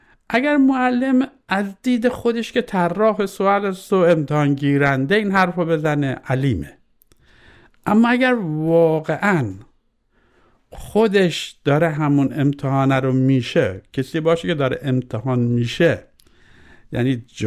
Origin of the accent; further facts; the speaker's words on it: Iran; ما به عنوان یک ایرانی شیعه و حتی مسلمان